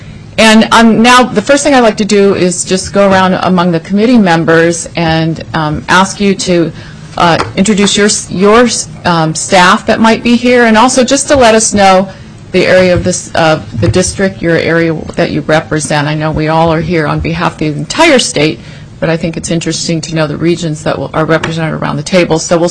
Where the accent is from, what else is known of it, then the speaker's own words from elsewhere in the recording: Palmer, Alaska, United States; also born or lived in Hoonah / Bethel / Fort Yukon / Seward; I am from Palmer. But prior to living in Palmer, when I first moved here as a teenager, I lived in Hoonah, in southeast Alaska. And then I also spent quite a bit of time out in the bush.